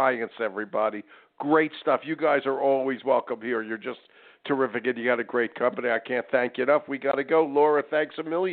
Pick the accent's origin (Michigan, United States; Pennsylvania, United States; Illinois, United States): Pennsylvania, United States; Philadelphia; I grew up in Philadelphia. I know Delaware.